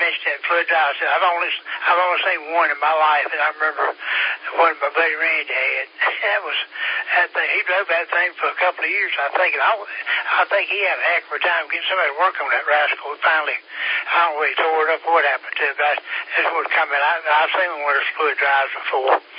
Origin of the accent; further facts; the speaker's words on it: Harlem, United States; One of my buddies in high school, I'm from Harlem, used to hang out at Dairy Queen there, coming in on 29.